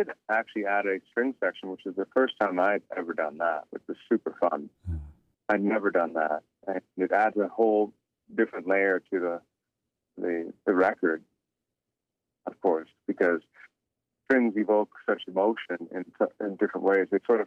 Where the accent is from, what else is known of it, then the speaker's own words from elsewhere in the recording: Toronto, Ontario, Canada; I didn't grow up on a reservation. I grew up in Toronto.